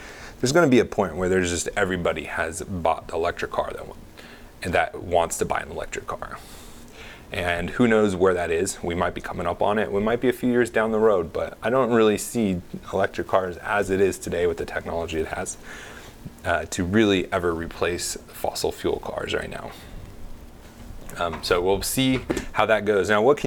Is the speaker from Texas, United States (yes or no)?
yes; Austin, Texas, United States; I came from Austin, Texas, in that little liberal enclave that they have there in Texas.